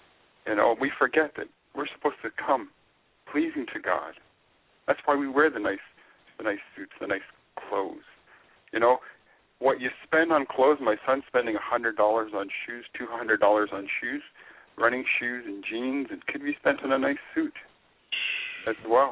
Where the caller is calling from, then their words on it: Ontario, Canada; I'm calling from Ontario.